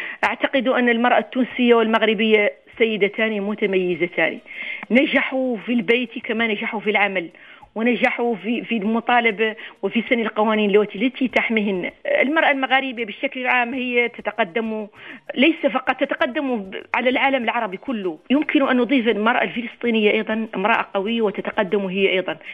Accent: Mauritania; كما الزواج عندنا في موريتانيا أيضا الزواج سهلا،

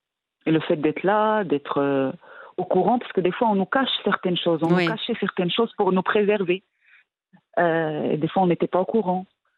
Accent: Morocco; avec mon mari, on a grandi au Maroc, on a eu la chance de vivre, de vivre autour de notre famille

